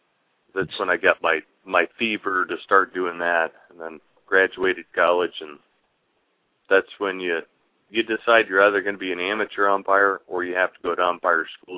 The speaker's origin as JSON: {"language": "English", "region": "Arizona", "country": "United States", "tie": "born or raised there", "moved": "as an adult", "said": "I grew up in Arizona, graduated from college in Arizona, and then I moved to Florida to go to umpire school."}